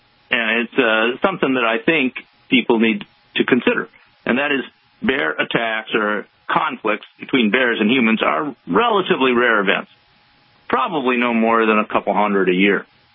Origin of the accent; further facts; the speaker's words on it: Wisconsin, United States; I grew up in Wisconsin, so I've been interested in Wisconsin law.